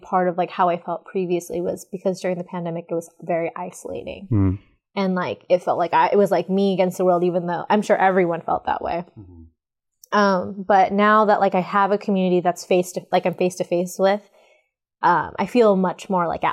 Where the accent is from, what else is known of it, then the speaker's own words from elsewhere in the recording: Carson, California, United States; Even though, like, I think because I am Filipino and I grew up, like all of my friends are from Carson.